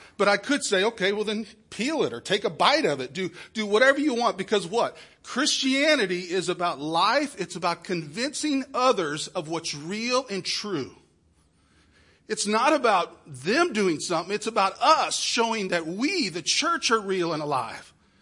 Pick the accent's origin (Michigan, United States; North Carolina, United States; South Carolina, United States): South Carolina, United States; I'm from South Carolina.